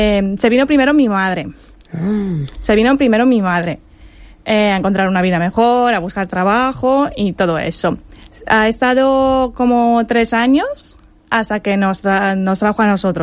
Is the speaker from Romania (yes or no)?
yes; Brașov, Brașov County, Romania; Spanish is a second language; also born or lived in Asturias; now in Spain; Soy de Rumanía, de Brașov, Transilvania.